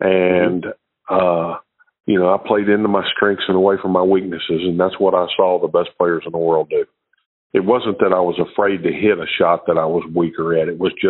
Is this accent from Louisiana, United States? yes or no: yes; Shreveport, Louisiana, United States; He was from Zimbabwe, and I was from Shreveport, Louisiana.